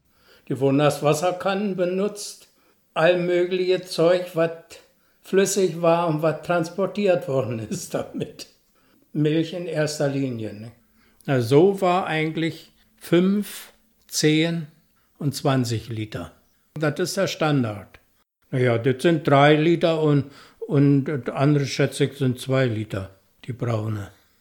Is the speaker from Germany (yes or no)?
yes; Fürstenwerder, Brandenburg, Germany; also born or lived in Prenzlau; geboren in Prenzlau, aufgewachsen in Fürstenwerda.